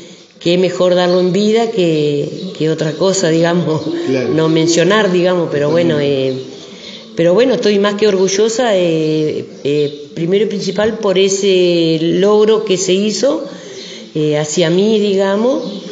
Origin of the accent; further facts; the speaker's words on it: Gualeguay, Entre Ríos, Argentina; Bueno, en mi pueblo, digamos. Uh-huh. Porque por mi nombre nadie me conoce, la mayoría nadie me conoce, pero por mi sobrenombre sí, la mayoría de Gualeguay.